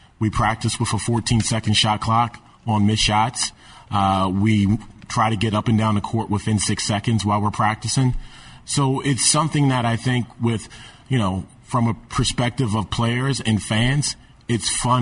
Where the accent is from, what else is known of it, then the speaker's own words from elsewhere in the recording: Washington, District of Columbia, United States; I'm an inner city kid. I grew up in Washington, D.C., and we love playing inner city basketball.